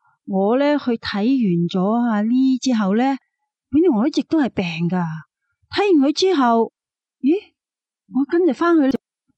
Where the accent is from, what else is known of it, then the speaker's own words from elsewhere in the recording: China; 我哋中国人都有7年咧，即所谓执骨啊嘛